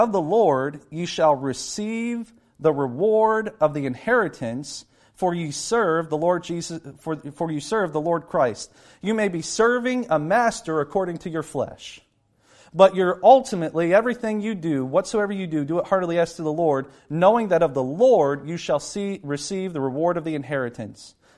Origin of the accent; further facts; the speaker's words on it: Kentucky, United States; I come from Eastern Kentucky. I come from coal mining country, you know, and people are thankful for what you have.